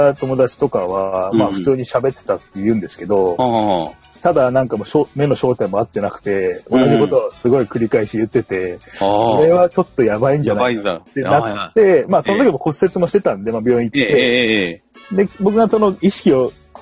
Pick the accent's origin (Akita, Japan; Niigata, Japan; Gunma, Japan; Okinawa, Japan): Akita, Japan; moved away as an adult; now in Tokyo, Japan; はい、今40歳で、東京在住で、出身はでも秋田なんですけども。